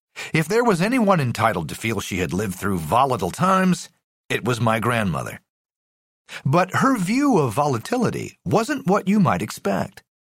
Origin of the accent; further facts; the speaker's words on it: New Jersey, United States; To me, a suburban New Jersey kid